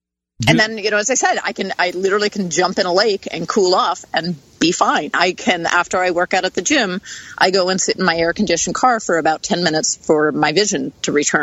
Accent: East Coast, United States; I grew up on the East Coast.

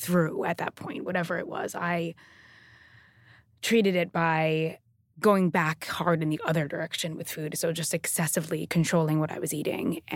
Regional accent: Long Island, New York, United States; I grew up in the New York City suburbs on Long Island.

